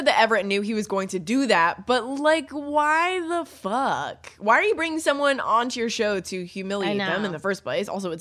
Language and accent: English; Canada; I'm Canadian